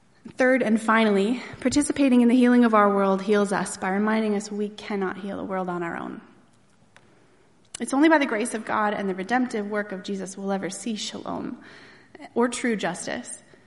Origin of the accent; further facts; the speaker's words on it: Erie, Pennsylvania, United States; Growing up in Erie, Pennsylvania, I had all of my needs and most of my desires provided for.